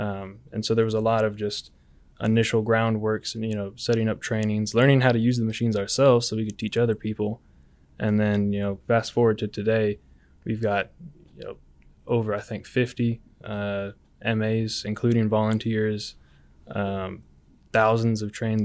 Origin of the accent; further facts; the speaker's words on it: Atlanta, Georgia, United States; I'm from Atlanta originally.